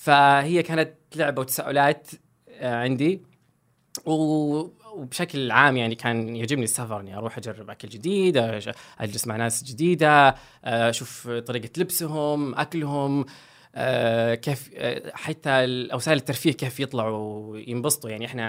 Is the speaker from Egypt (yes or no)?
no; Riyadh, Riyadh Province, Saudi Arabia; أنا مولود وعشت وتربيت في الرياض، درست هندسة معمارية بجامعة الملك سعود.